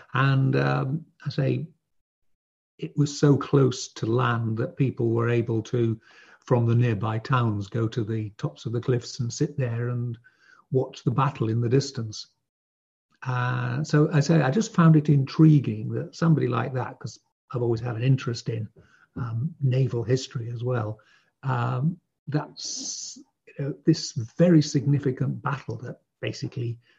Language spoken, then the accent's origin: English; Yorkshire and the Humber, United Kingdom; There are a lot of them where I grew up in Yorkshire.